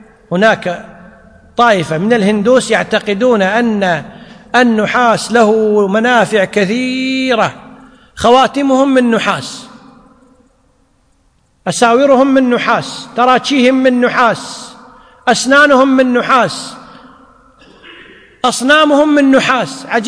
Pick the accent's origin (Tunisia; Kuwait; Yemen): Kuwait; ما يسميه الناس اليوم عندنا في الكويت بالحجاب